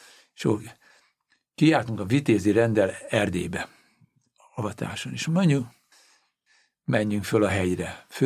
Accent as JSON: {"language": "Hungarian", "country": "Hungary", "said": "Mondom, én nem tudok magyarkodó lenni. Szóval, miért? Mert magyar vagyok."}